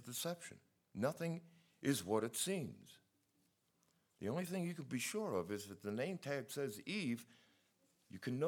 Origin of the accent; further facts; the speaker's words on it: New York City, New York, United States; You know, I grew up in New York City. I ain't proud of that, but by God, I did take something out of it.